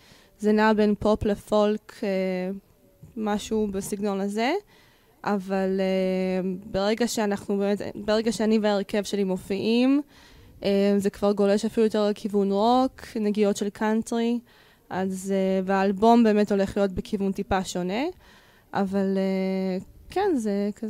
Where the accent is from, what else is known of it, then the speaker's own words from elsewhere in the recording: Haifa, Haifa District, Israel; now in Herzliya, Israel; אני בת 26, אני צפונית במקור, אני מחיפה, אבל כרגע אני גרה בהרצליה. עברתי לשם לפני שנתיים וקצת בשביל לימודים ברימון ונשארתי.